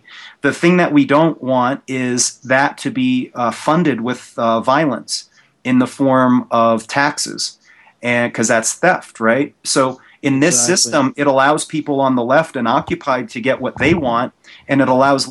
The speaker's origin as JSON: {"language": "English", "town": "Tampa", "region": "Florida", "country": "United States", "said": "And I'm from Tampa originally"}